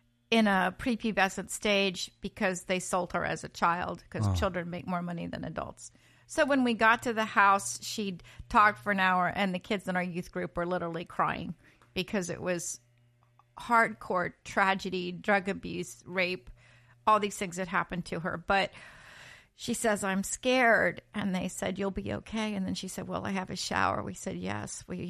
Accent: Virginia, United States; I'm from Virginia, and we were living in Charlottesville.

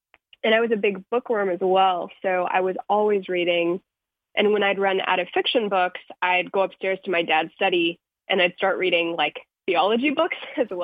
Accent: Paducah, Kentucky, United States; Sure. So I grew up in a small town called Paducah, Kentucky.

